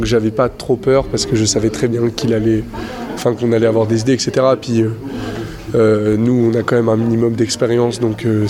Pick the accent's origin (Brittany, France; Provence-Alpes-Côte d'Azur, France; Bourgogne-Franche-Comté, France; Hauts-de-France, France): Bourgogne-Franche-Comté, France; Dole; born there; Je suis né à Dole, dans le Jura.